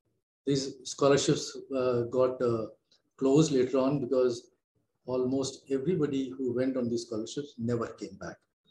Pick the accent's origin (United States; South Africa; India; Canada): India; Lucknow, Uttar Pradesh; I was born and raised in Lucknow. … He was a freedom fighter.